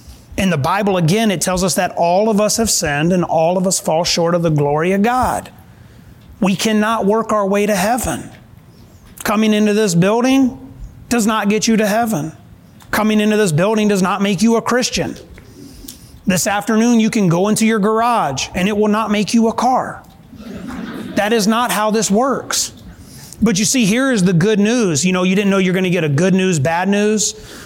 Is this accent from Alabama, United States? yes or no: yes; Alabama, United States; I'm from South Alabama, if I haven't told you before